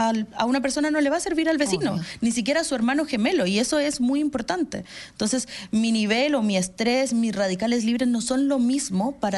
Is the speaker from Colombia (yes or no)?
yes; Colombia; Yo soy de Colombia.